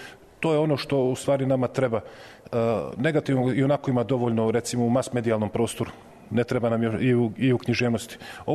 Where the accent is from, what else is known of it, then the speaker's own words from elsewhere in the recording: Bosnia & Herzegovina; also born or lived in Zemun; Sam rođen u Zemunu, rastao u Bosni.